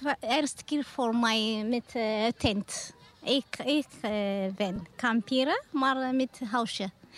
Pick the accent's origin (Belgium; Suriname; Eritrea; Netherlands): Eritrea; Dutch is a second language; Ik kom uit Eritrea.